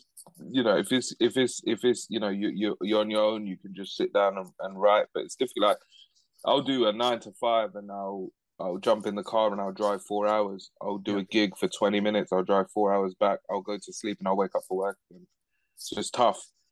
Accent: London, United Kingdom; from London.

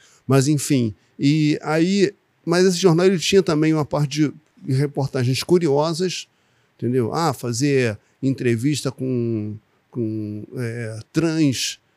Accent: Rio de Janeiro, Brazil; Sou da Vila da Penha, uh-huh.

